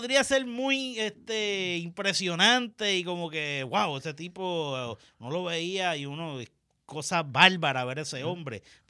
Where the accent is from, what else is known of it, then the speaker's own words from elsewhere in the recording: Puerto Rico; han luchado por defender nuestra identidad como puertorriqueños